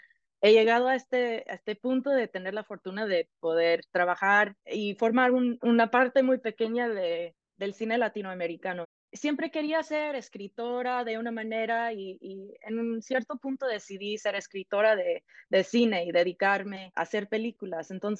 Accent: Colorado, United States; Spanish is a second language; yo empecé a aprender como a los 11 años. Yo soy de Colorado y yo fui a una escuela bilingüe

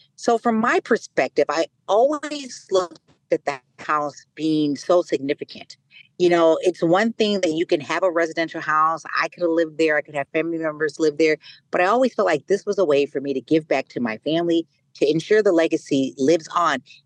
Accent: Chicago, Illinois, United States; born there; And so I was able to live there for 3 years, the first 3 years of my life. And so when I came home from Illinois Masonic Hospital, that's where I came home to.

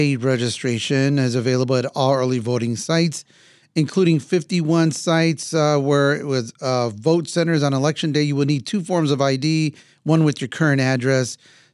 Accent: East Chicago, Indiana, United States; I know growing up in East Chicago, Indiana, we had a Pulaski Post.

